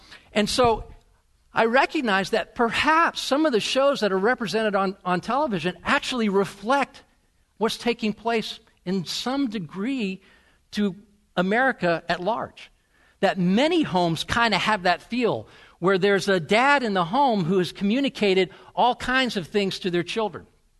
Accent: Georgia, United States; Which kind of reminds me, when I was living in Georgia, I grew up in the Georgia area, and then after we moved up here

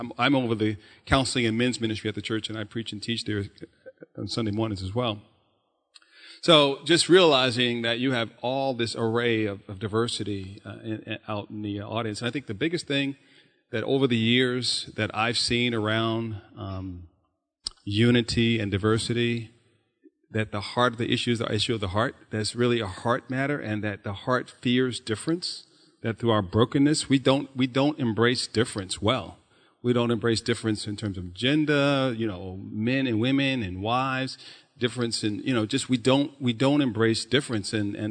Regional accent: New York City, New York, United States; I grew up in New York. I'm a New York guy, and grew up in the borough of Queens in Brooklyn, and so having grown up in New York, I grew up with predominantly many of my friends were Jewish.

